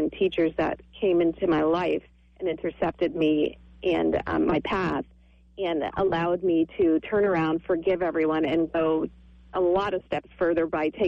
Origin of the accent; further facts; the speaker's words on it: Long Island, New York, United States; Long Island, New York.